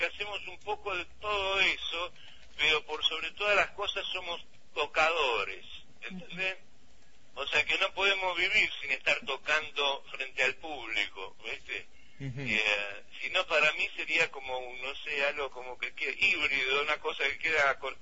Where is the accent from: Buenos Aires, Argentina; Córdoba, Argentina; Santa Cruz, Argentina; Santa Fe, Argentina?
Buenos Aires, Argentina; now in La Plata, Argentina; Yo soy porteño, de Capital Federal, pero no viviría ahí jamás.